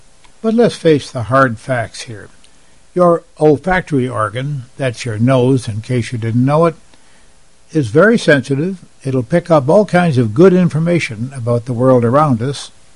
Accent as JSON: {"language": "English", "town": "Toronto", "region": "Ontario", "country": "Canada", "tie": "born or raised there", "said": "I recall that when I was attending grade school in Toronto, Canada, where I was born and almost raised, there existed a pair of schoolyard bullies"}